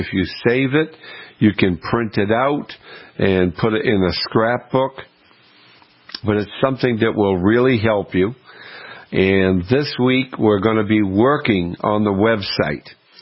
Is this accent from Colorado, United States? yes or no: no; Maine, United States; Growing up in Maine, my mother, she couldn't go a day without having potatoes growing up.